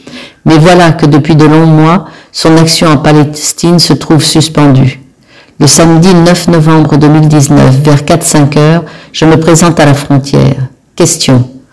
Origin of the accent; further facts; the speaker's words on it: France; Je suis français, donc je peux passer dans la zone H2 où même le maire ne peut pas passer.